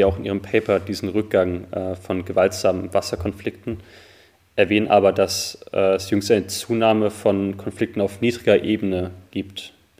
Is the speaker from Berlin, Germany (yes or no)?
no; Dresden, Saxony, Germany; auch in Dresden, wo ich herkomme ursprünglich.